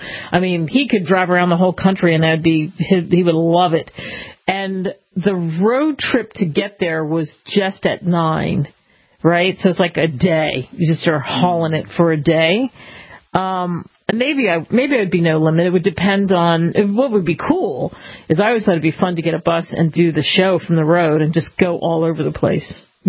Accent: Philadelphia, Pennsylvania, United States; It's kind of like I grew up in Philly.

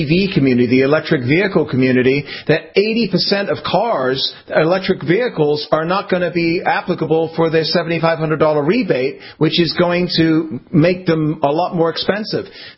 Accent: England, United Kingdom; I was born and raised in England

